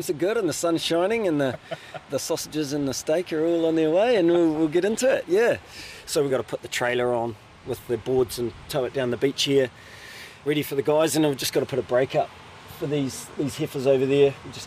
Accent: Wellington, New Zealand; So we've been here 13 years, and we came from Wellington. I was a commerce teacher at Wellington Boys, and Rachel was a flight retrieval ICU nurse, and we were happy as Wellington was home.

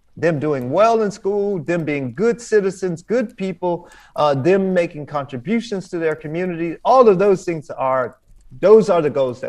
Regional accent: United States; I like to think of myself as an American.

